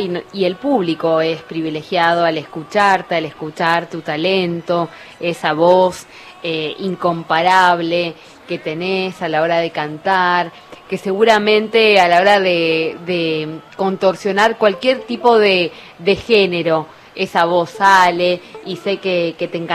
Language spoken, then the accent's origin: Spanish; Argentina; tenés una voz que nos identifica como argentinos, ¿no?